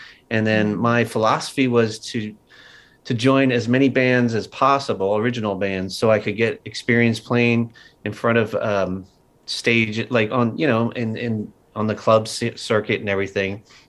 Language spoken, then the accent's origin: English; Philadelphia, Pennsylvania, United States; I grew up outside of Philadelphia.